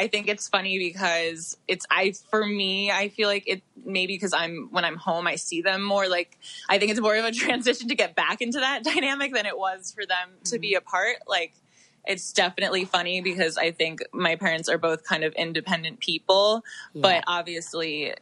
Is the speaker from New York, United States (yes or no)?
yes; New York, United States; so I'm from New York, so my family were based in New York my whole life.